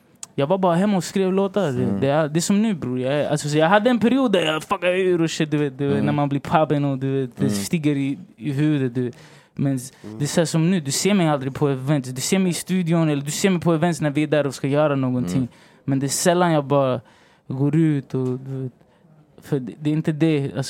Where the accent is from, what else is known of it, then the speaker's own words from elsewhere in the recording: Rinkeby, Stockholm County, Sweden; jag är chilenare, jag bor i Sverige och jag är från Rinkeby.